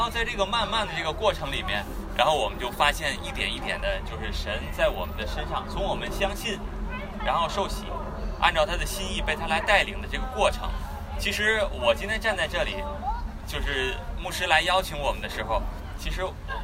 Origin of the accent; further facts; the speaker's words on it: Tianjin, China; moved away; 我们两个来自国内的天津，然后12年到这边来，然后我们前12年13年到14年之前在 Richmond 住，然后在那边呢也是刚来的时候是不信主的。